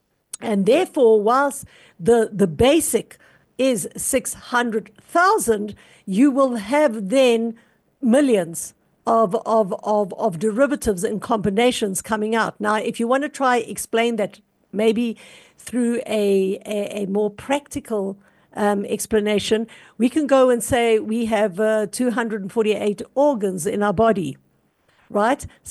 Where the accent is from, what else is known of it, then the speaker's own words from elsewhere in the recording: South Africa; It doesn't matter that I'm South African and I live, you know, I'm Ashkenazi or I'm Sephardi